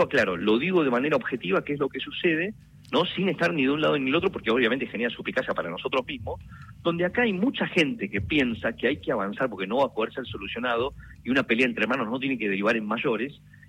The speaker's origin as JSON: {"language": "Spanish", "country": "Taiwan", "said": "muchos chinos somos taiwaneses y somos chinos, nuestros abuelos todos vinieron de China, llegaron a Taiwán, mi papá taiwanés, la familia de mi mamá china"}